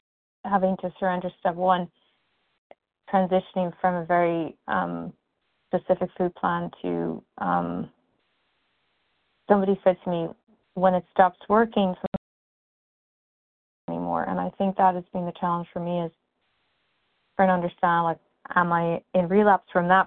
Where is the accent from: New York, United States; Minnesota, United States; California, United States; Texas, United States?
New York, United States; I'm from New York.